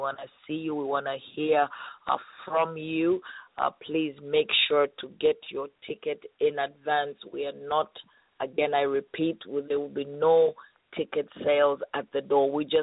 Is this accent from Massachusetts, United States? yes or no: yes; Boston, Massachusetts, United States; now in Dallas, United States; listen, we are from Boston. We are in Dallas on assignment, but we are from Boston. I mean, that's where we spent 17 years of our lives.